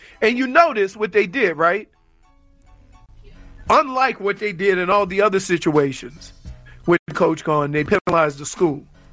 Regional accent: United States; I'm American. I will be rooting for Team USA.

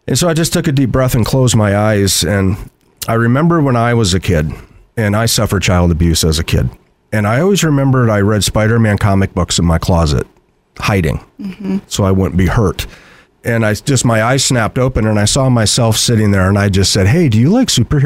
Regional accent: Michigan, United States; moved away as an adult; I'm from Michigan. I moved out here in 2006 and became a police officer, still a police officer.

